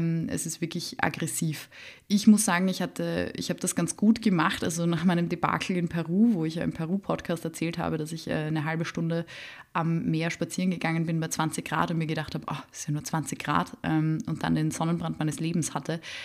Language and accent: German; Vienna, Austria; ich komme aus Wien, da sind die Leute traditionell unfreundlich und recht reserviert. Und haben sonst eigentlich nur recht unfreundliche Schmähs auf der Lippe, was ich ja persönlich sehr sympathisch finde. Ich bin ja durch und durch Wienerin.